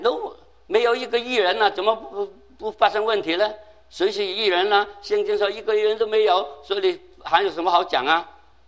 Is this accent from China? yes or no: yes; Guangzhou, Guangdong, China; 我就沾光了，我是广州来的